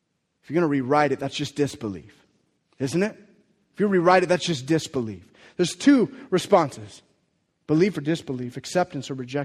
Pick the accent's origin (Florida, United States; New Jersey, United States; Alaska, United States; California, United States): California, United States; Riverside; I'm not from Oregon. In fact, I had never been to Oregon until I came to Teen Challenge. I'm from Riverside, California, in SoCal. That's where I was born and raised, in the best family a kid could ask for.